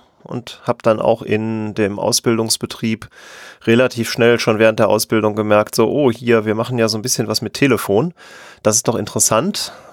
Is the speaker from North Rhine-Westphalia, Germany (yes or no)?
yes; North Rhine-Westphalia, Germany; Ich komme aus der Nähe von Köln